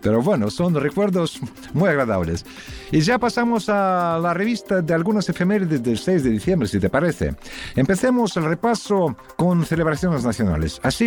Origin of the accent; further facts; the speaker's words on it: Perm, Perm Krai, Russia; Esto fue cuando yo era niño y vivía en mi patria chica, la ciudad de Permio, en los Urales.